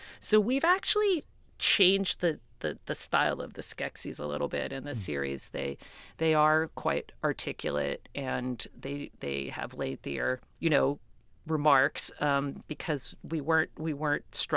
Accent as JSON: {"language": "English", "town": "Greenwich", "region": "Connecticut", "country": "United States", "tie": "born or raised there", "said": "We were growing up in Greenwich, Connecticut, which was at the time a pretty conservative place where a lot of people's parents were bankers"}